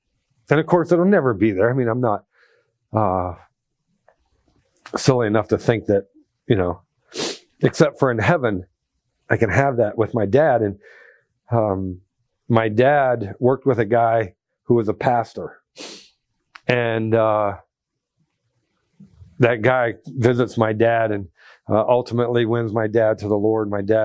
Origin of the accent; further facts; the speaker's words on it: Ohio, United States; we lived in North Carolina at the time, and we're both originally from Ohio.